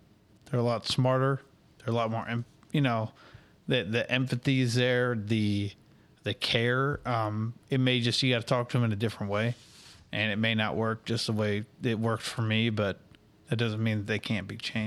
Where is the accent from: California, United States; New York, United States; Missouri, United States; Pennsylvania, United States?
Missouri, United States; St. Charles; And, you know, I grew up in St. Charles. When I moved back here to St. Louis